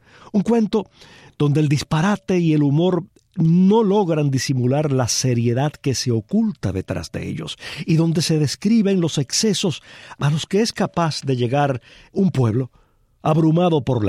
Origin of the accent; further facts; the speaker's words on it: Cuba; siendo cubanos